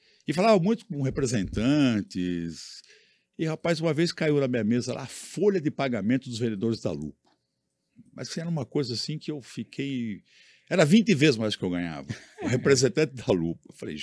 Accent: Araraquara, São Paulo, Brazil; born there; Eu sou nascido em Araraquara, né, no interior.

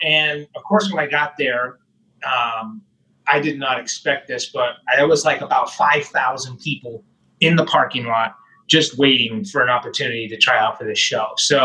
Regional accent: Texas, United States; I grew up in Texas, obviously.

